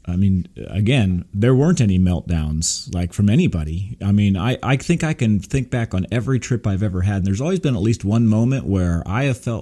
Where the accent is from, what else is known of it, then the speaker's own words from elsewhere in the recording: Burbank, California, United States; born there; also born or lived in Texas; obviously I was born in Burbank, California, mm-hmm. grew up going to Disneyland, had been ever since I was a kid.